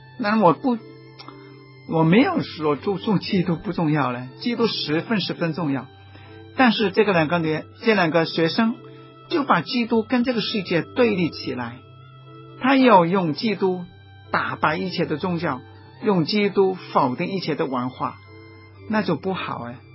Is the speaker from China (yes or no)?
yes; China; 我是中国人，我可以欣赏美国人，欣赏印度人